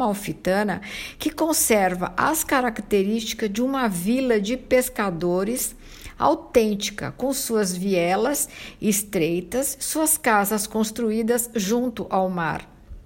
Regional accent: Italy; Portuguese is a second language; da Itália e adoro falar tudo que se relaciona com o meu país.

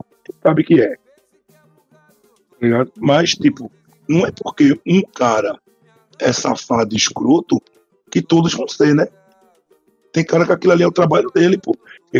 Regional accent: Recife, Pernambuco, Brazil; Não, mano, sou de Recife.

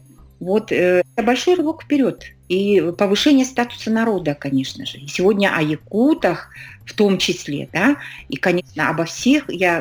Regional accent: Sakha Republic, Russia; да, я из Якутии, с такой, значит, с определенной гордостью говорим об этом.

